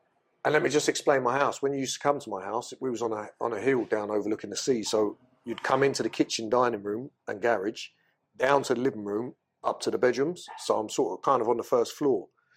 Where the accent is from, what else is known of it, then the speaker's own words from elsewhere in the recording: London, United Kingdom; Yeah, because I'm fucking from London.